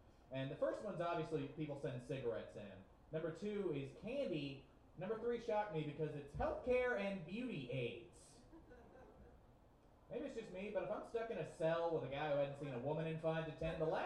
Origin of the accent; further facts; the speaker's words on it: Florida, United States; That bugged the hell out of me because I'm originally from Florida and I can't whip my cock out and show people where Orlando's at.